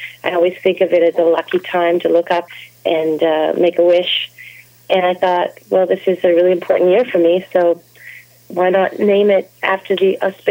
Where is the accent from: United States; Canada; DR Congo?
Canada; Toronto, Ontario; I grew up in Ontario. I lived in Ontario, actually, my whole life, with the exception of a brief stint in Quebec. But I was born in Burlington, Ontario, just outside of Toronto. I think of Toronto as my hometown, really.